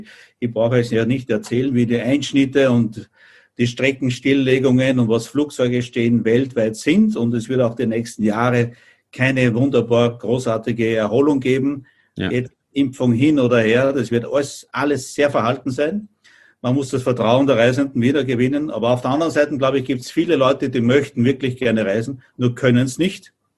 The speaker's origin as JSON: {"language": "German", "country": "Austria", "said": "Mir persönlich als Österreicher"}